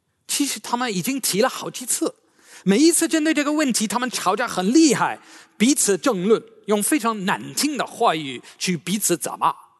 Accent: United Kingdom; Chinese is a second language; 但是我们英国人觉得这个已经算寒冷的。

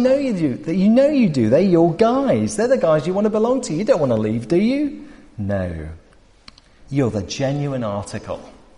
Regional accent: Scotland, United Kingdom; Now, you can tell that I'm properly Scottish when I'm watching sport.

